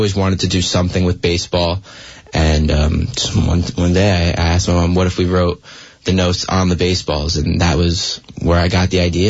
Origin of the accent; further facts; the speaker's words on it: Washington Township, New Jersey, United States; I'm from Washington Township, New Jersey.